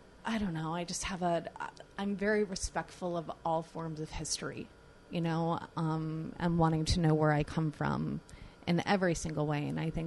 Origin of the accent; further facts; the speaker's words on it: New York, United States; I grew up out on Long Island.